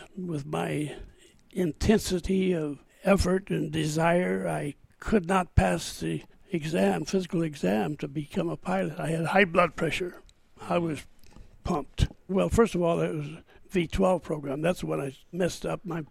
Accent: Shawnee, Oklahoma, United States; We grew up in near Shawnee, Oklahoma. We were Okies.

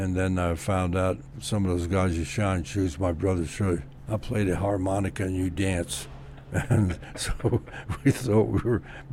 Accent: New Jersey, United States; also born or lived in New York; He asked me, where are you from? I said, New Jersey, born in New York.

